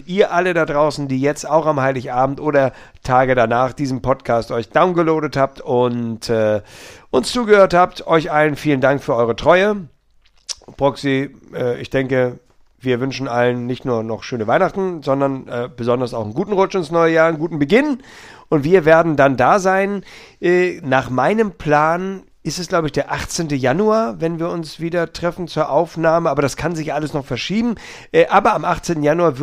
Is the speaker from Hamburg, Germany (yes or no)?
yes; Hamburg, Germany; als Hamburger kannst du ja nicht so richtig Bremen-Fan sein